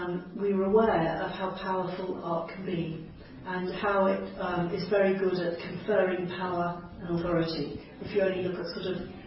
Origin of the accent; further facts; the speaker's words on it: London, United Kingdom; I was born in Middlesex Hospital, actually, in central London. Grew up in West London.